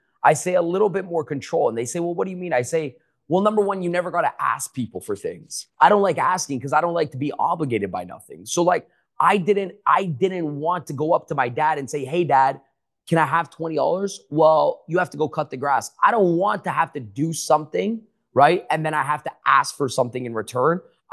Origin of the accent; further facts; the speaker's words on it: Ontario, Canada; Yeah, I was born and raised in right outside of Toronto, Canada.